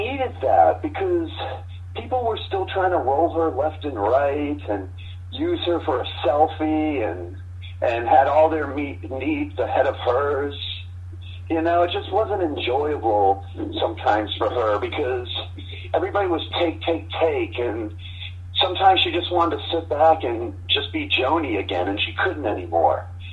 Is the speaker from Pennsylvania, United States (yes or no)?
no; Massachusetts, United States; I'm from Massachusetts, and I have a mass whole New England sense of humor.